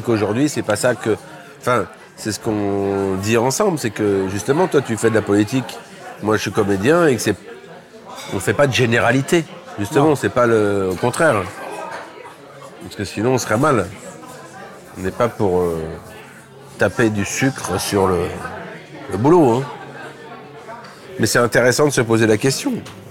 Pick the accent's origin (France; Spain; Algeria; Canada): France; Nice, Provence-Alpes-Côte d'Azur; also born or lived in Corsica; Bah, Nice et la Corse.